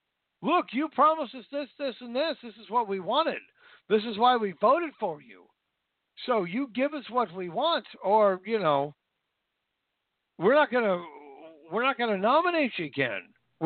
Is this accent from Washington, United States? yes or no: yes; Washington, United States; also born or lived in California; now in Long Island, United States; I grew up in Washington State, and Washington's liberal. The place that I grew up was not that liberal. We really weren't liberal. And where I live here in Long Island, not liberal.